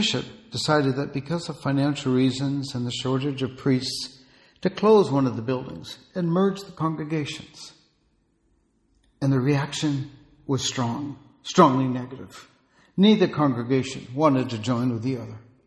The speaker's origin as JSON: {"language": "English", "region": "Massachusetts", "country": "United States", "tie": "born or raised there", "said": "In my hometown in Massachusetts, there were two large Catholic churches built right next to one another"}